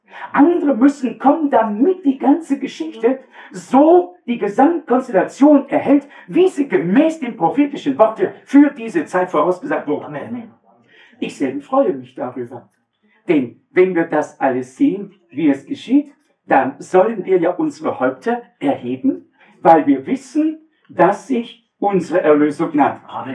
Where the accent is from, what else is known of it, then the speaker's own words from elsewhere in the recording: Austria; speziell als Österreicher